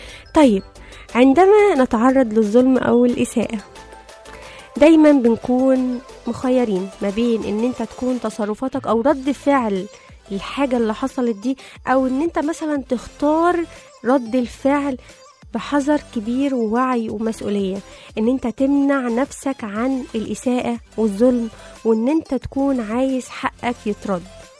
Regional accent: Egypt; ودول يعني كمصريين احنا مفيش اسهل من الطرق دي بنعملها.

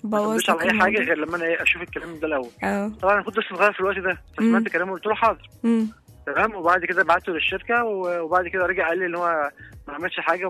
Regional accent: Mansoura, Dakahlia, Egypt; لكن بعد كده لقيت انها كانت في طنطا وانا من المنصوره.

